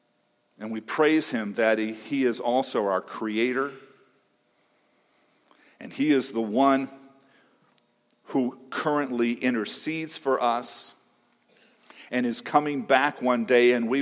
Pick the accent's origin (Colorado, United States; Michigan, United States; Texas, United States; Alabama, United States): Michigan, United States; Hazel Park; I grew up in Hazel Park, Michigan. That's just north of Detroit.